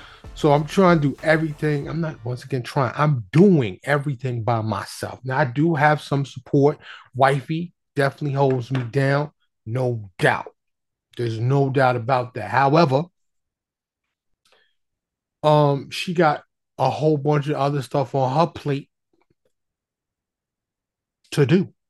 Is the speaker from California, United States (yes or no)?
no; New York City, New York, United States; I grew up in Harlem in the South Bronx. I grew up in New York City.